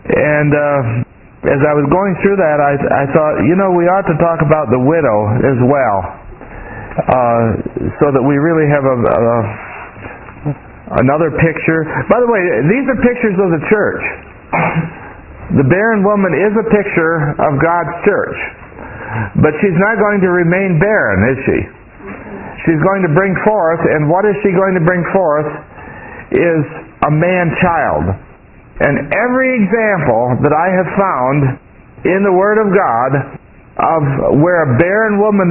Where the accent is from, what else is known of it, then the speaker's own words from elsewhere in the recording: England, United Kingdom; Anyway, if you'll tolerate my being English, I will say it in my English understanding.